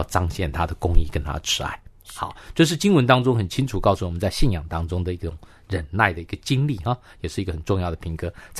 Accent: China; 我们中国人

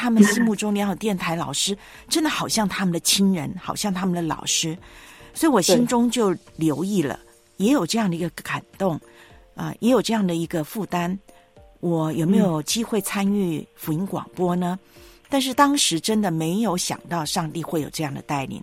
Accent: Taiwan; 因为我是在台湾长大的嘛，从来没有去过内地。

